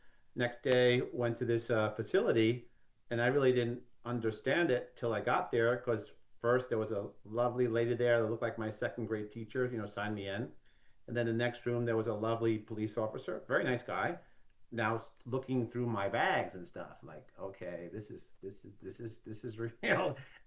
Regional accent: New York, United States; now in Atlanta, United States; So I'm from New York, but I live in Atlanta, been here for about 30 years.

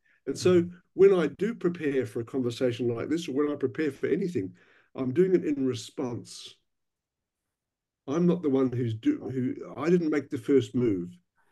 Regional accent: Palmerston North, Manawatū-Whanganui, New Zealand; now in Perth, Australia; I'm a boy from Palmerston North, which has a Cathedral of the Holy Spirit.

